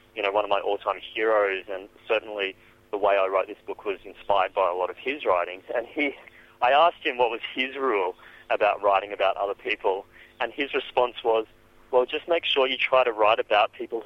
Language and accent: English; Australia; I'm sort of a double-barreled minority, so being gay and being Asian Australian or Chinese Australian